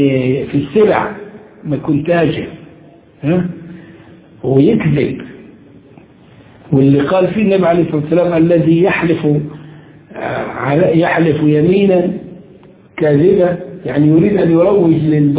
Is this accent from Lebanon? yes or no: no; Upper Egypt, Egypt; عندنا في الصعيد تجار البهائم